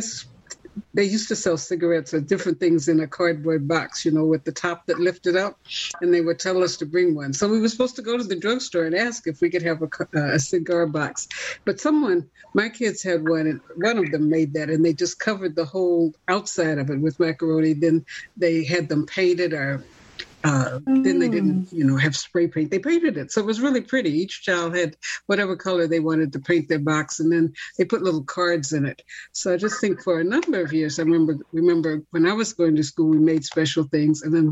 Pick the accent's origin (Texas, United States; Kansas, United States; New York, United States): Kansas, United States; when I was growing up in Kansas, you know, my predominant culture is African-American culture